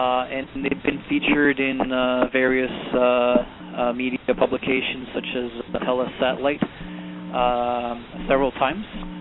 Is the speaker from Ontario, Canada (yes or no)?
yes; Hamilton, Ontario, Canada; I am from Hamilton, Ontario, which is a city that's actually between Niagara Falls and Toronto.